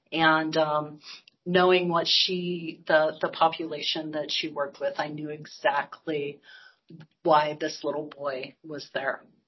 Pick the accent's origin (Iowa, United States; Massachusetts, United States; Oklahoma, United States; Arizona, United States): Iowa, United States; I come from a very small town in Iowa. The entire population of my hometown is approximately 5,000 people, right?